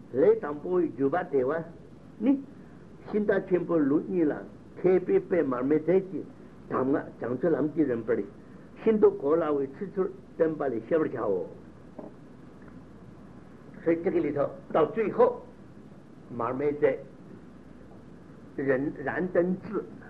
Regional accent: Lhasa, Tibet, China; accent: Lhasa Tibetan; 我们讲这个西藏片子，我们拉萨话鹿靠

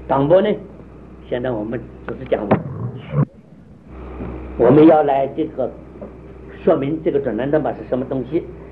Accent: China; 我们中国人叫什么？要体会

